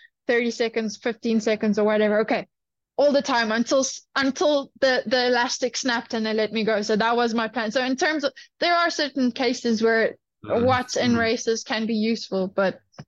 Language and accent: English; Bloemfontein, Free State, South Africa; Although I know I come from Bloemfontein, I'm still a climber.